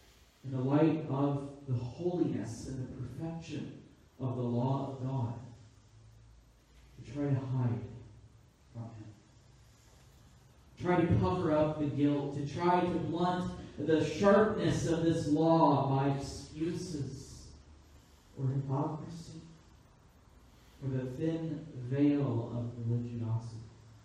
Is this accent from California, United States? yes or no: yes; Los Angeles, California, United States; I grew up in Los Angeles, in the greater Los Angeles area, in a place called the San Fernando Valley. And so, as I have often joked before, if sometimes you hear me say the term like quite often, that's exactly why. I'm from the valley.